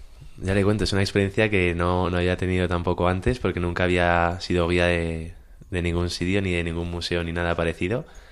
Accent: Madrid, Community of Madrid, Spain; Somos de Madrid, sí.

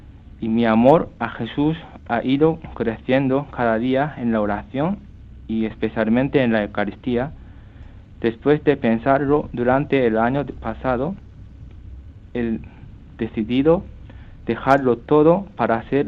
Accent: Japan; Spanish is a second language; now in Toledo, Spain; soy japonés, tengo 24 años. Ahora estoy en un seminario de Toledo preparándome para ser sacerdote.

